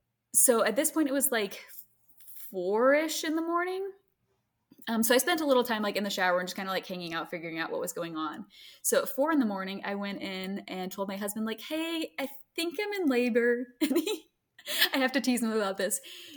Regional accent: Greenville, United States; So I grew up in Greenville. So my mom came up for a few days and helped us get everything set up.

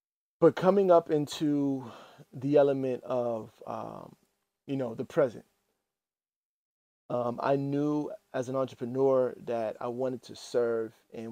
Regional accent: Boston, Massachusetts, United States; born there; now in Washington, D.C., United States; I was born in Boston, Massachusetts. You know, now I reside in Washington, D.C.

